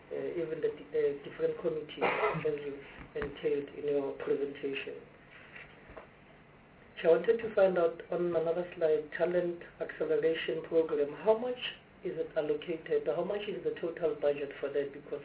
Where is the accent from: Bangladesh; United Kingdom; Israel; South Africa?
South Africa; Soweto, Gauteng; I'm from Soweto and wanted to ask several questions